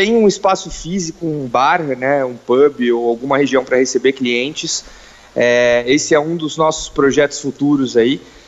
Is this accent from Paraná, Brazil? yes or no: no; São Paulo, Brazil; Eu sou de São Paulo capital mesmo.